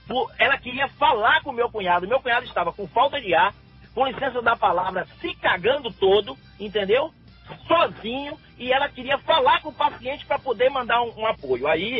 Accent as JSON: {"language": "Portuguese", "town": "Ubaitaba", "region": "Bahia", "country": "Brazil", "lives_now": "Ilhéus, Brazil", "said": "eu sou de Ubaitaba, tenho residência fixa em Ubaitaba, mas eu também tenho residência aqui em Ilhéus, eu mesmo moro em Ilhéus."}